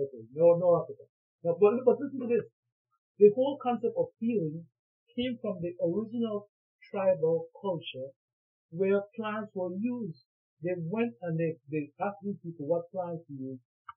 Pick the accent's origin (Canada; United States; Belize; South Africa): Belize; Since I am from Belize, this is in Latin America